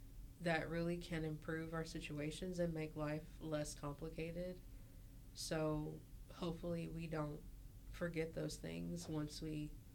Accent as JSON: {"language": "English", "region": "Appalachia", "country": "United States", "said": "I strongly identify as an Appalachian American, and I think quilting is quintessential to Appalachia."}